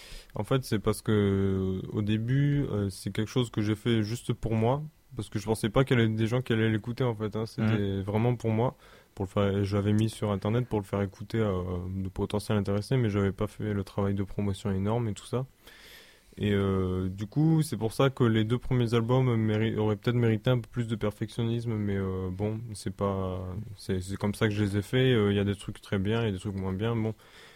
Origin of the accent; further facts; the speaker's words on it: France; parce que voilà, on est français, pour nous c'est la langue que parlent à la fois tous les connards qu'on connaît